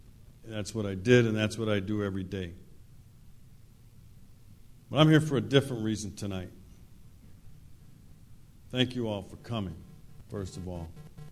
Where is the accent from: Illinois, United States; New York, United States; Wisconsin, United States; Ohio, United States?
Wisconsin, United States; All right, I'm a Midwesterner myself, grew up in the Midwest, Wisconsin, from an urban county, but love rural areas.